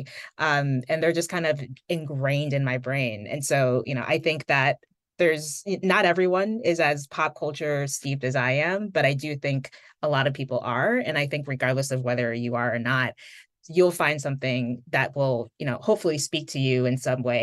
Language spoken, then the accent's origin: English; Connecticut, United States; growing up in Connecticut, in a suburban, mostly white environment, it made it a little challenging at times.